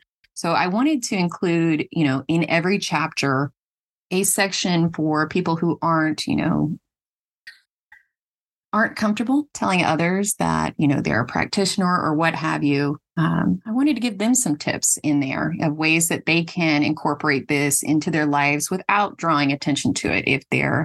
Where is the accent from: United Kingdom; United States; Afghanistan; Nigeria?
United States; the South; now in California, United States; No, as a Southerner.